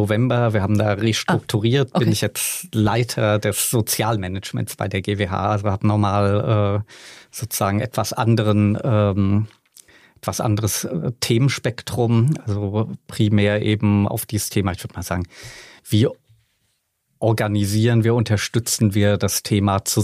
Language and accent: German; Frankfurt, Hesse, Germany; ich bin in Frankfurt geboren, habe dort immer gelebt